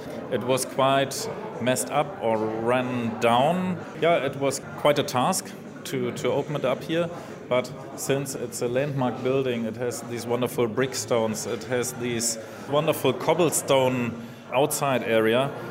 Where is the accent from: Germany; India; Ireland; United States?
Germany; Hamburg; English is a second language; Because we are from Hamburg and craft beer is our favorite topic.